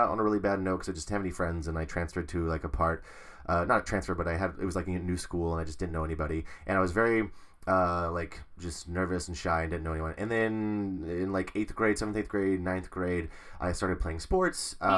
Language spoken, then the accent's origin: English; Canyon, Texas, United States; also born or lived in Ames, Iowa / New Mexico; Okay, so I was born in Ames, Iowa, and then we moved to New Mexico where my little sister was born, and then we moved to Canyon, Texas